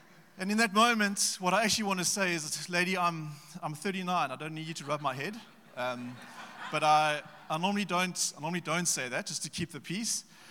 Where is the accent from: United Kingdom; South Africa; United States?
South Africa; Pretoria, Gauteng; We return home to Gauteng is our home. I grew up in Pretoria, my wife in Joburg.